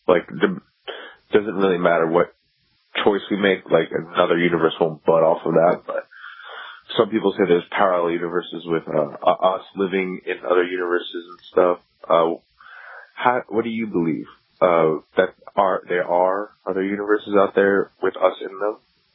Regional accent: Queens, New York, United States; I'm from Queens, and I listen to you on YouTube.

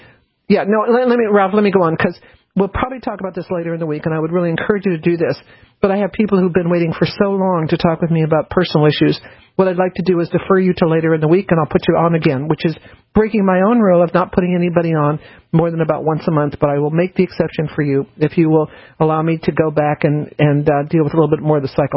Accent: New Orleans, Louisiana, United States; born there; And you have to remember, I was born in New Orleans.

